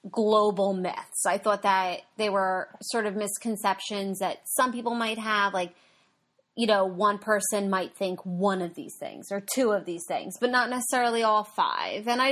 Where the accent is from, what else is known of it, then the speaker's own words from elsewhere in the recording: New Jersey, United States; because we are from New Jersey, and we don't live in an area that is huge in the RVing culture.